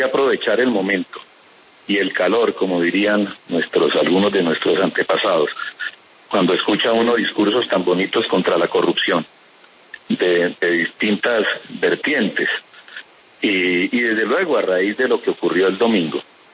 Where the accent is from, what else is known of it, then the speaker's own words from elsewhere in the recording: Garzón, Huila, Colombia; desde que yo tengo uso de razón, allá en mi pueblo, en Garzón, escuchaban mis abuelos